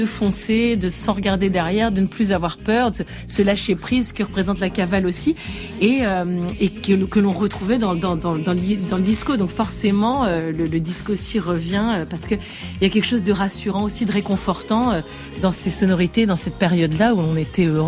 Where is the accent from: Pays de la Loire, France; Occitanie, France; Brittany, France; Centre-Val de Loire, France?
Brittany, France; Brest; born there; j'avais envie d'écrire une chanson sur Brest, qui est ma ville de naissance.